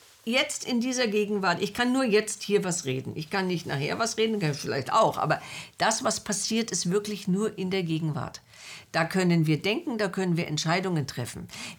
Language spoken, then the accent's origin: German; Berlin, Germany; Ja, ich bin Berlinerin und fand diese Berliner Winter nie so toll.